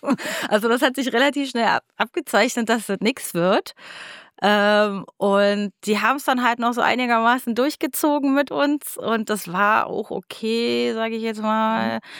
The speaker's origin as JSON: {"language": "German", "town": "Schöneiche", "region": "Brandenburg", "country": "Germany", "said": "Aus dem Osten, aus Schöneiche, also so Rand-Berlin."}